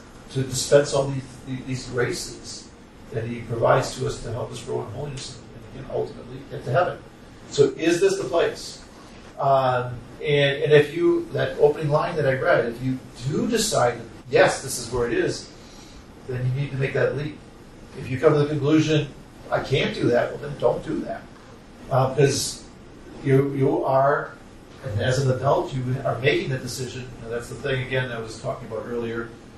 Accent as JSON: {"language": "English", "town": "Milwaukee", "region": "Wisconsin", "country": "United States", "said": "I told you I come from Wisconsin, Milwaukee."}